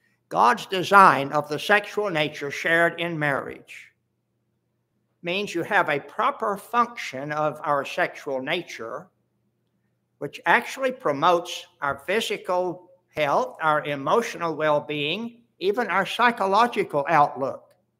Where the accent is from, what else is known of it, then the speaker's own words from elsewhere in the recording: Florida, United States; I grew up in South Florida eating mangoes. My grandmother had a big mango tree.